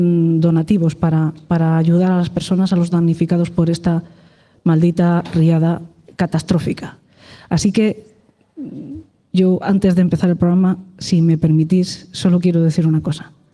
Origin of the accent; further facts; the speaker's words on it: Alicante, Valencian Community, Spain; sino porque venimos de Valencia. Venimos de Valencia. Yo vengo de Alicante, Salva de allí, de Valencia